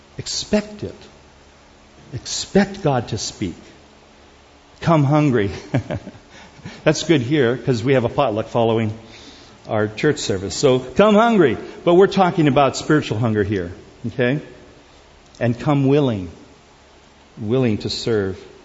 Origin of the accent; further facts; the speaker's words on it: South Korea; I remember growing up in Korea as a kid